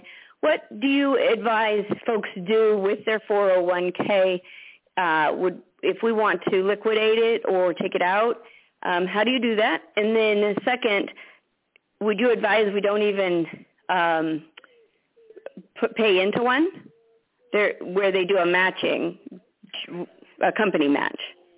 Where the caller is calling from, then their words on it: Alaska, United States; Oh, and I'm from Alaska.